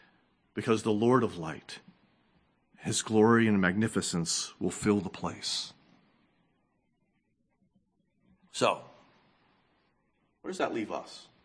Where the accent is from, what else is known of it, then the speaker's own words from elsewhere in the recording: New England, United States; born there; It's not just because I was born in New England and everyone's in my way on the road.